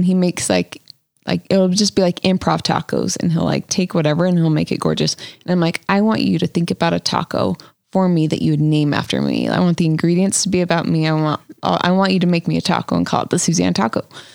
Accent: California, United States; I'm originally from California, so you use like this California chili rub on it.

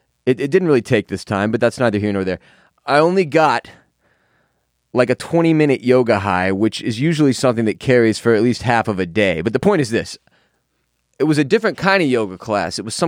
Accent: Houston, Texas, United States; now in Austin, United States; I still haven't found an area of Austin that has competed with some of the shit I saw growing up in Houston.

